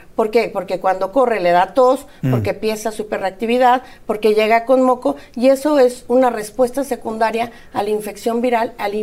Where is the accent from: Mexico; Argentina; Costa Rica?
Mexico; pero generalmente nosotros como mexicanos